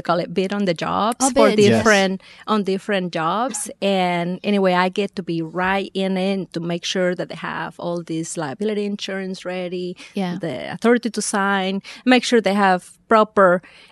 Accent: Veracruz, Mexico; accent: Mexican; English is a second language; Yes, in Veracruz, south of Mexico.

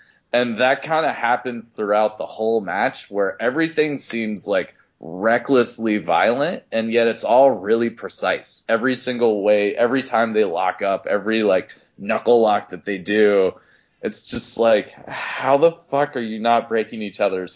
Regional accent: American South, United States; And I'm from the American South, and so I don't think I'm allowed to say Gilbert

